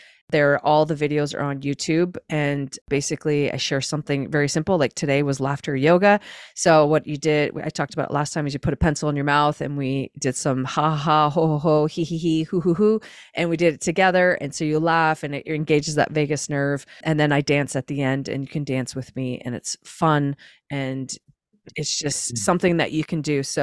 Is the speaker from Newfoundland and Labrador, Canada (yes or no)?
no; Ottawa, Ontario, Canada; I grew up and outside Ottawa in the country, and we would come home when the street lights would come on.